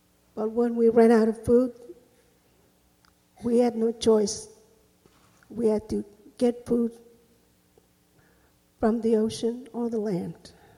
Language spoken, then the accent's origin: English; Rongelap Atoll, Marshall Islands; I'm from Rongelap Atoll. I was only 4 years old when the U.S. returned the Rongelap people back to the island.